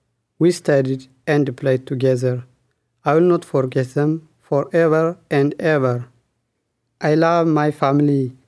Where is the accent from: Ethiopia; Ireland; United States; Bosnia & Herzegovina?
Ethiopia; I am from Ethiopia.